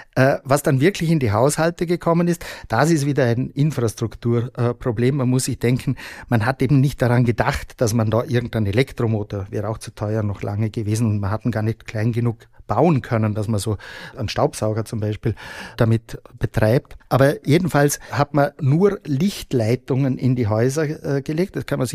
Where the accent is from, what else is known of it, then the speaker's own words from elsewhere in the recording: western Austria, Austria; Ich komme nämlich aus dem Westen, aus Westösterreich.